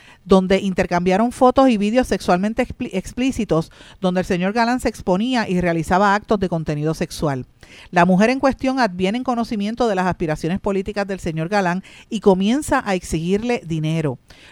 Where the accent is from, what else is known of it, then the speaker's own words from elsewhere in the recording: Puerto Rico; me motiva como puertorriqueño y republicano a comunicarme con ustedes